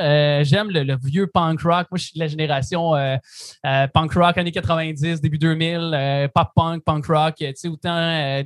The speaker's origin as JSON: {"language": "French", "town": "Saint-Tite", "region": "Quebec", "country": "Canada", "tie": "born or raised there", "said": "C'est dans mon ADN d'où je suis natif dans le coin de Saint-Tite, en Mauricie."}